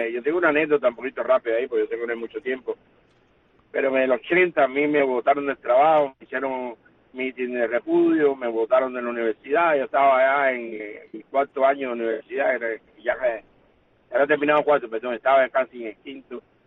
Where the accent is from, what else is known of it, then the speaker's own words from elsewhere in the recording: Cuba; Dios me lo bendiga a ustedes también y a mi pueblo cubano. Gracias por dejarme hablar a mi pueblo.